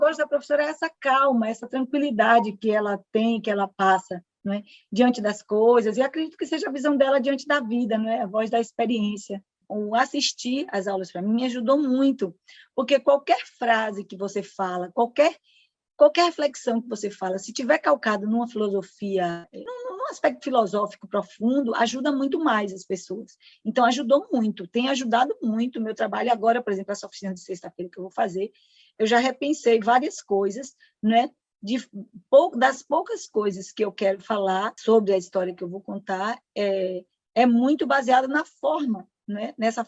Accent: Bahia, Brazil; born there; now in Salvador, Brazil; sou aqui de Salvador, Bahia. Na verdade, nasci no interior da Bahia, mas moro em Salvador tem muito tempo. Tenho 54 anos

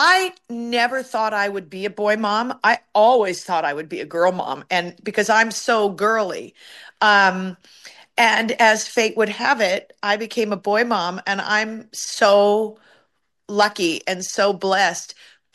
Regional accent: Chicago, Illinois, United States; born there; So I was born in Chicago. Started acting, singing, and dancing at a young age

